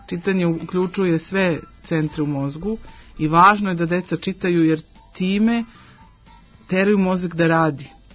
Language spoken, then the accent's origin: Serbian; Serbia; ja sam Srpkinja